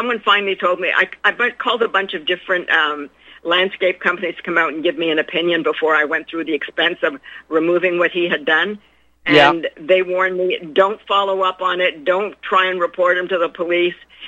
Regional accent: Canada; And I, as a Canadian, have to acknowledge him as the King of Canada?

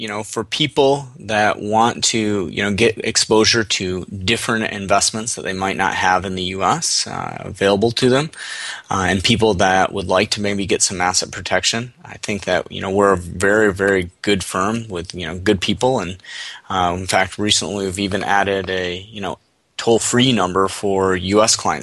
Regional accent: Michigan, United States; also born or lived in Chicago; Well, you know, like I said, I grew up in Michigan, so you know, Michigan is going to be very, very, in my opinion, lower cost of living, heart of the Midwest.

